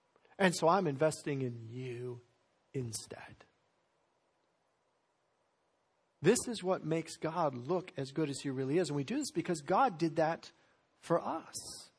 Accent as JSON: {"language": "English", "region": "Colorado", "country": "United States", "tie": "born or raised there", "said": "I think of a couple older men in the church that I grew up in Colorado"}